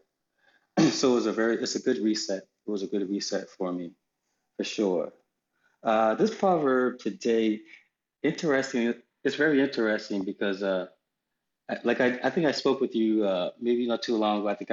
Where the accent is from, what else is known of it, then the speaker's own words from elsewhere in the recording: United States; Because one thing about being an American is we live a life